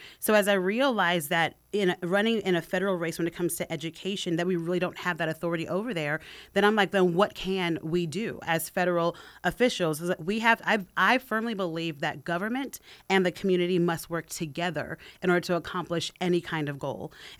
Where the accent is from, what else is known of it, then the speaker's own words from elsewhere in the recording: Brooklyn, New York, United States; We grew up on the public assistance. We grew up in Brooklyn, New York, in the hood, in the ghettos